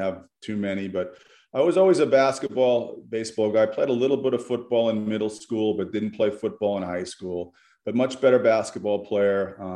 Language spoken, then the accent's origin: English; New York, United States; You can't be partial to both teams when you're growing up in New York.